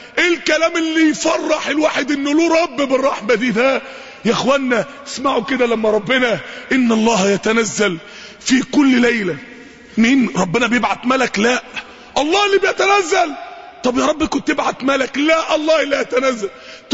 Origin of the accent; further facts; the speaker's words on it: Mansoura, Dakahlia, Egypt; عندنا في المنصورة شاب من الشباب عايز يتجوز